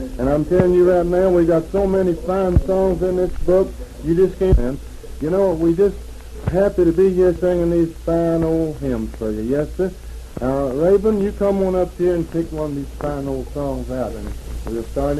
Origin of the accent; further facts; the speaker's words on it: Alabama, United States; Wayne was raised over there in Arkansas, and we was raised in Alabama.